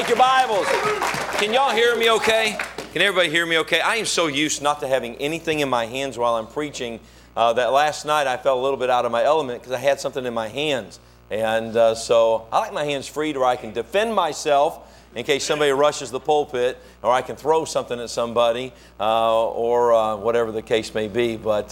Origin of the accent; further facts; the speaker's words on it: Kalamazoo, Michigan, United States; But I was born in Kalamazoo, Michigan, so I am a Michigander.